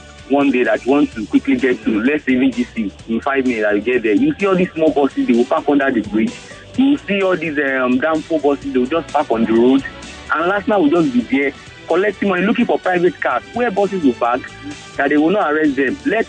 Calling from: Aja, Lagos, Nigeria; I'm calling from Sambute, Aja.

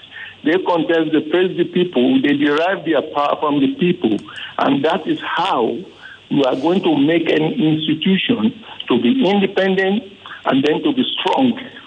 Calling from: Oba, Nigeria; calling from Oba.

